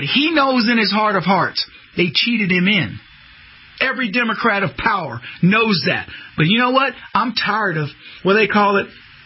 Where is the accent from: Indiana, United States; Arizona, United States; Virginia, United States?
Arizona, United States; Do we got any songs for Arizona? I was born and raised in Arizona. We need some music for Arizona.